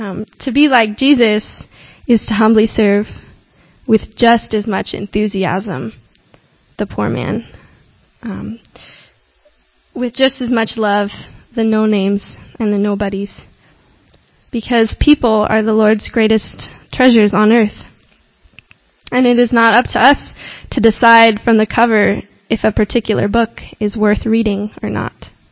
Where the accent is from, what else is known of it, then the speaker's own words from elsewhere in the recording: Pendleton, Oregon, United States; I'm from Oregon, Pendleton, Oregon.